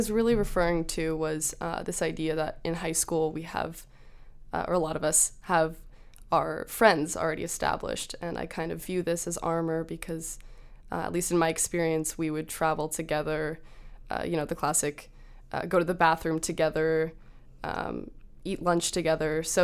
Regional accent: Los Angeles, California, United States; I'm from Los Angeles, and I live in Copley

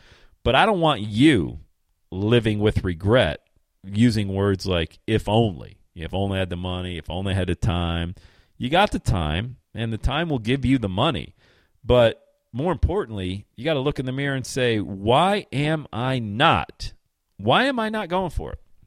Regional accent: Bradford, Pennsylvania, United States; as being a child, of a single parent, youngest of 8 kids growing up in Bradford, PA.

